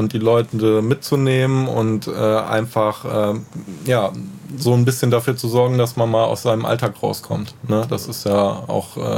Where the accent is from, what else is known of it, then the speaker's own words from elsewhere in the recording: Heimbach-Weis, Rhineland-Palatinate, Germany; Ich komme aus Heimbach-Weiß.